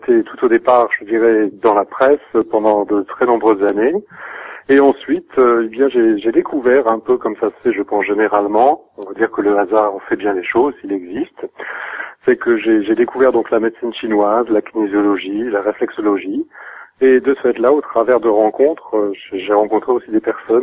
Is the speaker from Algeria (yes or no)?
no; North, France; vu que je suis originaire du Nord. Et je suis arrivé dans le Sud